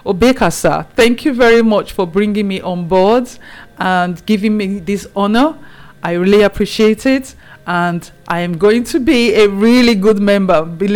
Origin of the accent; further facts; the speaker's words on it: Etsako Central, Edo, Nigeria; you just know I'm from Nigeria, but I'm actually from Edo State, the great Benin Kingdom. Okay, we broke away from the Benin Kingdom. And where I come from is called Etsako, and it's Etsako Central.